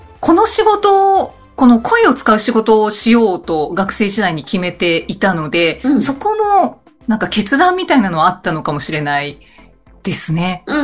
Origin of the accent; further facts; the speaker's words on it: Kyushu, Japan; now in Tokyo, Japan; 実家を出て、はい、実家がある九州から東京に上京して